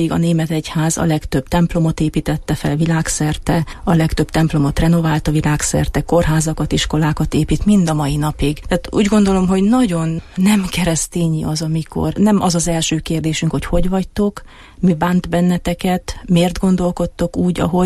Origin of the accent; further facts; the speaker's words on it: Romania; hát magyar vagyok Romániából